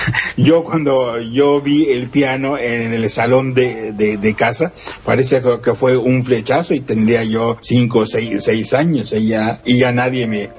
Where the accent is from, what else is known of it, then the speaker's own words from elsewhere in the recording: Valladolid, Yucatán, Mexico; also born or lived in Mérida; yo nací en la ciudad de Mérida, que porque mis padres vivían ahí, pero yo me crié, toda mi infancia la viví en Valladolid, que es muy cerca de Mérida. Valladolid, Yucatán